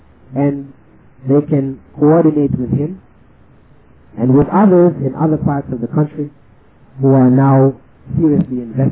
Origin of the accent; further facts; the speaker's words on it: Belize; in the sense that I am from Belize and I'm trying to get everybody to come back with me to Belize